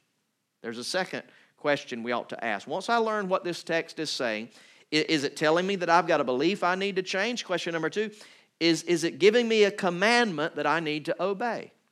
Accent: Valdosta, Georgia, United States; I'm from Valdosta. That's where I'd lived basically all my life up to that point. That's where I was going to college.

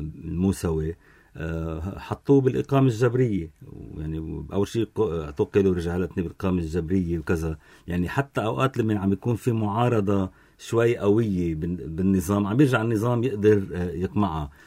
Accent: Lebanon; صار عندنا بلبنان هون

